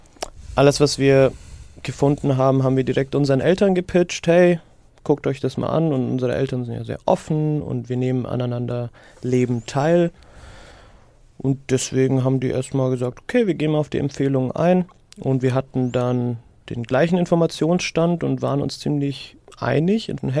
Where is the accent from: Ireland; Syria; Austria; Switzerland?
Syria; ich kann mich nicht entsinnen, in meiner Kindheit in Syrien jemals abgepacktes Fleisch, Obst oder Gemüse gekauft zu haben.